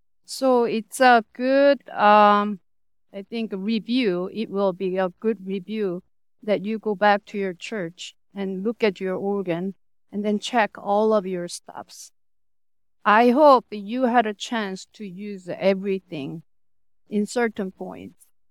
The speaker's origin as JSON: {"language": "English", "country": "South Korea", "also_born_or_lived": "United States", "said": "I'm from South Korea. Before that, I got my training in America. Moved back to Korea and came back, 2 years ago."}